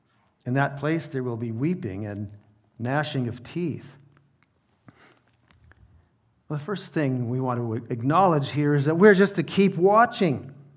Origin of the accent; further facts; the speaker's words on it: Canada; And sometimes as Canadian Christians who are used to privileges and great freedoms and advantages, we cry out when things go badly